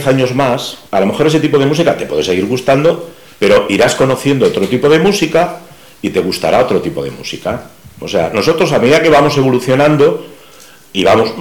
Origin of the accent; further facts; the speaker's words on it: Castile and León, Spain; me encanta estar en mi tierra, en mi comarca, porque al fin y al cabo, pues somos de aquí todos, de Tierra del Vino